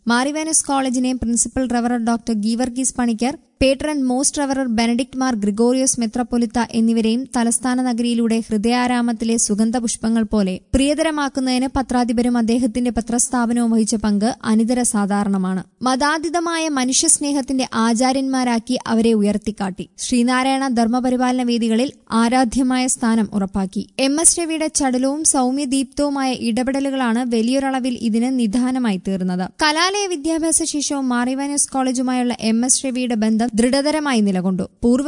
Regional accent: Kerala, India; മധ്യ തിരുവിതാംകൂറിൽ ജനിച്ചു വളർന്ന എന്റെ നെറ്റിയിലെ കുരിശടയാളത്തിന്റെ തീക്ഷ്ണത മാറ്റിത്തന്നത് കേരളകൗമുദിയാണെന്ന്.

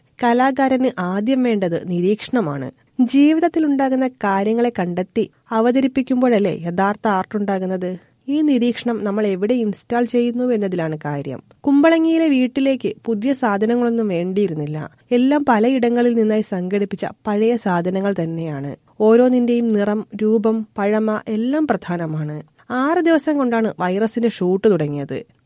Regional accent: Kuttanad, Kerala, India; ഞാൻ കുട്ടനാട്ടുകാരനാണ്.

